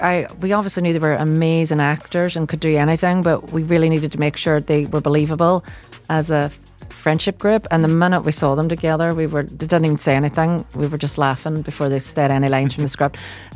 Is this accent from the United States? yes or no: no; Ireland; maybe it's because I'm Irish, but I think particularly in Ireland, nothing can stay serious for too long.